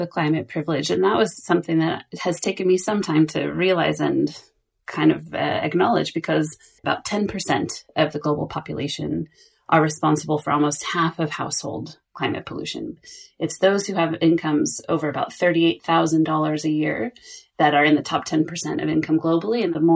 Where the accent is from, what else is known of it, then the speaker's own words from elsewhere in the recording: California, United States; where he comes from Canada, I come from California, we have friends and family all over.